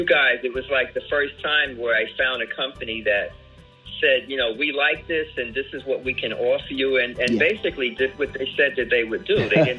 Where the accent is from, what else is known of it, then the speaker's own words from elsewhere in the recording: Bronx, New York, United States; And we were in my apartment that I grew up in the Bronx.